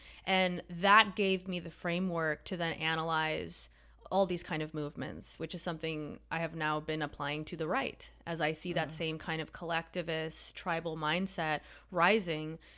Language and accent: English; Miami, Florida, United States; So I was born in Miami. My family is Cuban American or my mom is Cuban. My dad was born in Miami. He's kind of just like broadly Nordic white American. And so I was raised there